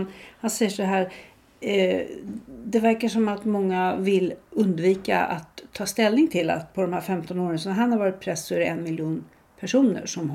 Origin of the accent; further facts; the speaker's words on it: Sweden; inte jag som svensk tidningsläsare